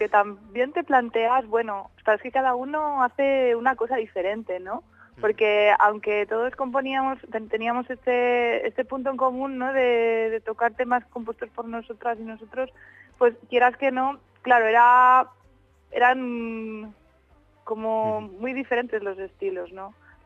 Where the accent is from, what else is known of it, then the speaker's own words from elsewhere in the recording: Ontinyent, Valencian Community, Spain; first language Valencian; Spanish is a second language; Yo soy de Ontinyent.